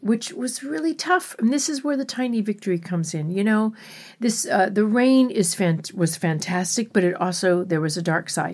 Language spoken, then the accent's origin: English; Miami Beach, Florida, United States; also born or lived in Alabama; When I was growing up in Miami, though, Miami Beach, we did have some fruit trees